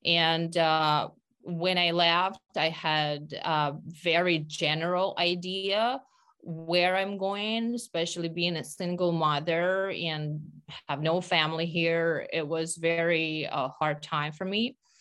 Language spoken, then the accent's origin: English; Ukraine; English is a second language; moved away as an adult; I immigrated from Ukraine back in 2013-14. With my 2-year-old son.